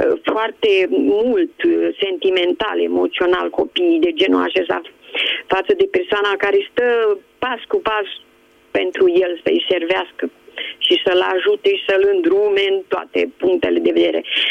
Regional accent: Bucharest, Romania; din București.

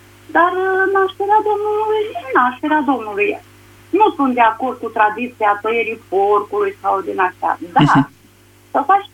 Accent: Mureș County, Romania; De județul Mureș.

